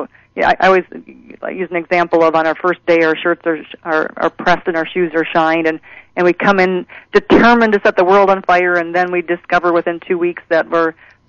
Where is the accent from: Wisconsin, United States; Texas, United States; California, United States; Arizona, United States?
Wisconsin, United States; I grew up in Wisconsin on a dairy farm, and it was a small town, and there were only two religions.